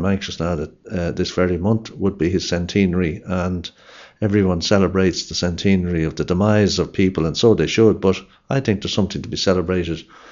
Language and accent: English; Ballymore Eustace, Kildare, Ireland; moved away; also born or lived in South London; I was brought up in County Kildare near Ballymore Eustace. My family emigrated to England